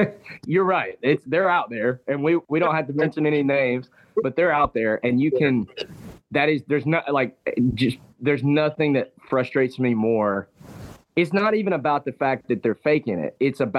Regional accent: Fayetteville, Georgia, United States; And I'm this kid from Fayetteville, Georgia that grew up in a cul-de-sac.

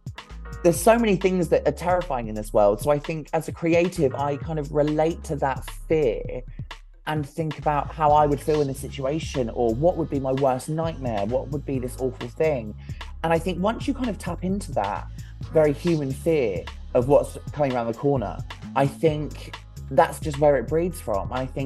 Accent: East of England, United Kingdom; now in Hove, United Kingdom; Yeah, so I grew up in Essex and then I moved here, wow, almost 3 years ago.

